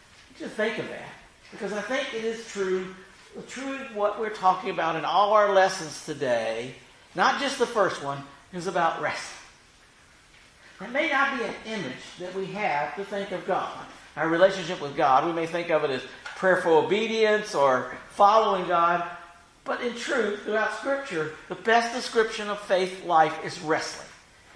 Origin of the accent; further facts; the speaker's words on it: Roanoke, Virginia, United States; When I was growing up in Roanoke